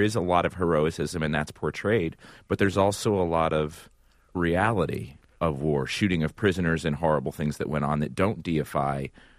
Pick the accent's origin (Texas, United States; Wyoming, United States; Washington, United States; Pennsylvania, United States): Pennsylvania, United States; Hershey; My hometown, as a matter of fact.